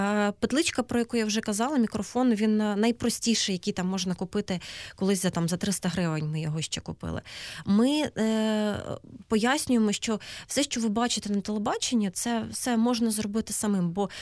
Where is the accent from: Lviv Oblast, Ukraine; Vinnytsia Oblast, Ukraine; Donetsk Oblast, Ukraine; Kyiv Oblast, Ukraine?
Donetsk Oblast, Ukraine; Mariupol; якби я не потрапила на телебачення в моєму рідному місті Маріуполь Донецької області